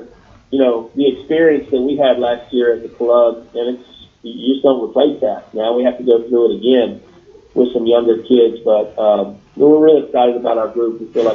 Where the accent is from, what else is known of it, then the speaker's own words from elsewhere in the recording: Bloomington, United States; Even though I was from Bloomington, he was down the road there, you know.